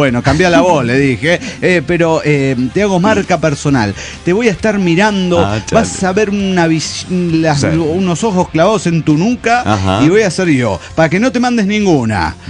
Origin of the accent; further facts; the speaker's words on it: Argentina; soy argentino, le dije, te firmo, te vas.